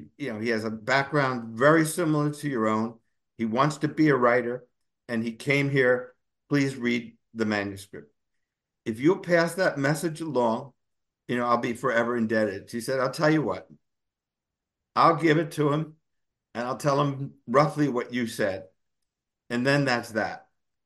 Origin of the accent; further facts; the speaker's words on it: Newark, New Jersey, United States; I grew up in Newark, New Jersey.